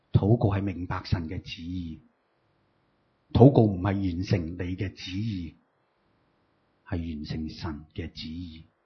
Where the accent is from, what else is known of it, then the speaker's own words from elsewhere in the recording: Hong Kong; 但系当你连你生命里面而家我哋香港人咩，或者中国人最中意咩？中国人最中意食啊